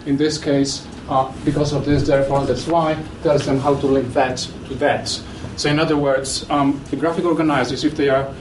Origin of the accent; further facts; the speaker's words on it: Hull, Yorkshire and the Humber, United Kingdom; I come from Hull in Humberside